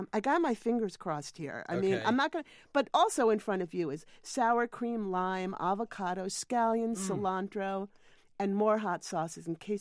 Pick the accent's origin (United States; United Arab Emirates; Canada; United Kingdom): United States; Maine; I soaked black beans that were grown in Maine, in my hometown actually, overnight